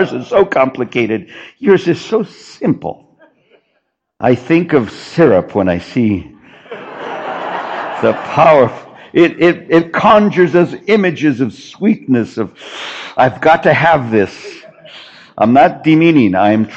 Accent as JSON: {"language": "English", "country": "United States", "tie": "born or raised there", "said": "Growing up in, born and raised in the United States, I was always told by well-meaning people, go home. I was born here. I'm home."}